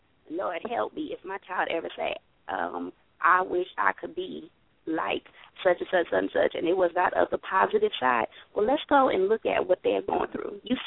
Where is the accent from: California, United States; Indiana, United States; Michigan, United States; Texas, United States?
Michigan, United States; Flint; I'm from Flint, Michigan.